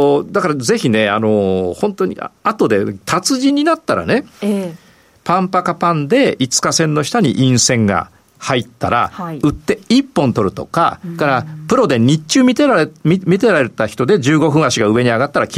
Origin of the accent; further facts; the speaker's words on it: Ibaraki, Japan; 私は茨城の出身なんですけども